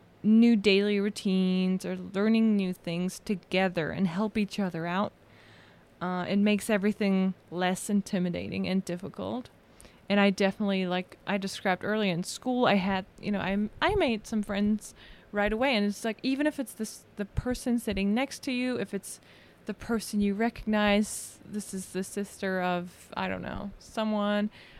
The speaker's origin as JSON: {"language": "English", "country": "Germany", "said": "We start in English and she's like, Austria. And I'm like, hey, I'm from Germany. And then we switched to German immediately."}